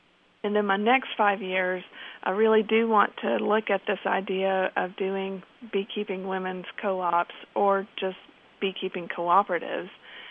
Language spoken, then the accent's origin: English; Kentucky, United States; born there; I was born in Harlan County, so I was the NEH chair of Appalachian Studies